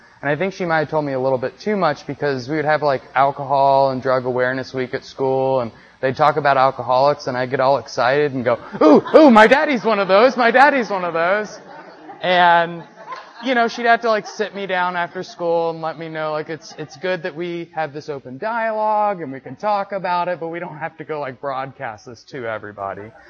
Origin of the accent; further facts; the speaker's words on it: Marietta, Georgia, United States; also born or lived in Atlanta, United States; And so I was born here in Atlanta in Piedmont Hospital. I grew up in Marietta.